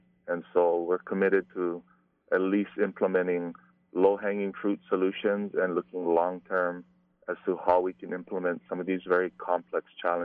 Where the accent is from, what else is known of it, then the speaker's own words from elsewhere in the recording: Hawaii, United States; You know, growing up in Hawaii, we used to have … come to our schools.